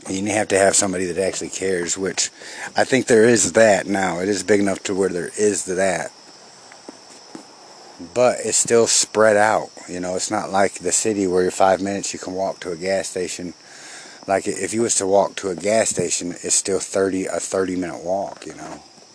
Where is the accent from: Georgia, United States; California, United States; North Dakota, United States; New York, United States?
Georgia, United States; now in Quad Cities, United States; As a child, I grew up mostly in Georgia. I'm not from Illinois or Chicago. I'm actually not even really from Chicago. I'm in the Quad Cities, which is not nowhere near Chicago